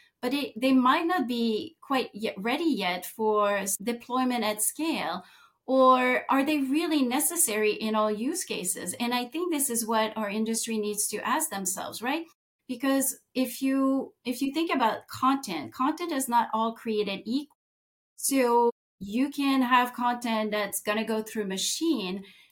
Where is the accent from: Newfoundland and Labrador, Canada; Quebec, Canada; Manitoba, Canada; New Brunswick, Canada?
Quebec, Canada; born there; first language French; English is a second language; I was born in Saguenay-Lac-Saint-Jean with parents that only spoke French, and I speak from that specific experience.